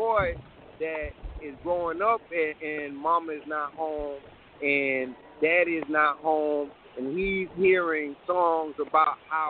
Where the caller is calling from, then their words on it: South Carolina, United States; I'm calling from South Carolina.